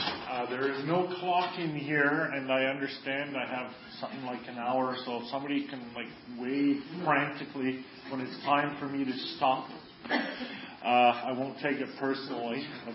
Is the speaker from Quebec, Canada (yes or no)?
yes; Montreal, Quebec, Canada; I am originally from Montreal, and so Montreal always is and always will be home for me.